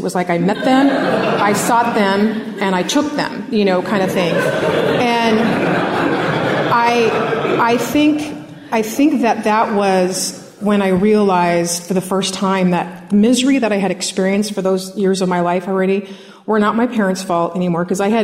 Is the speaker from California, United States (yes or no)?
yes; Simi Valley, California, United States; I'm from Simi Valley. Well, I was born and raised. I'm a Valley girl, but this was in Simi Valley.